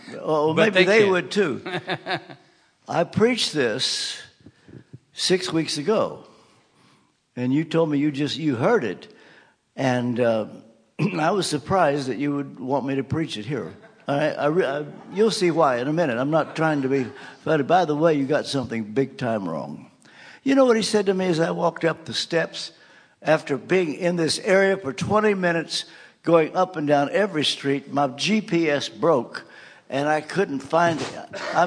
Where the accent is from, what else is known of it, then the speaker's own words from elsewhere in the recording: Kentucky, United States; I grew up in Kentucky when there were only 48 states.